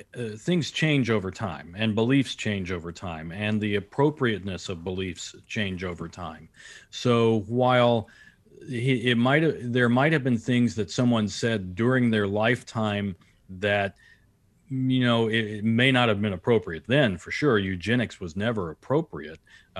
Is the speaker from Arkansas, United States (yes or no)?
yes; Newport, Arkansas, United States; I will mention my town where I grew up in Arkansas, Newport, Arkansas.